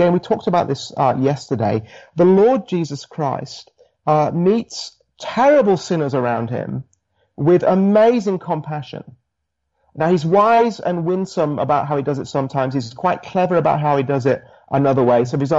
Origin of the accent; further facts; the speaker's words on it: United Kingdom; now in Australia; But yes, my accent is originally from the UK, tempered with a little bit of time in the States, some time in Singapore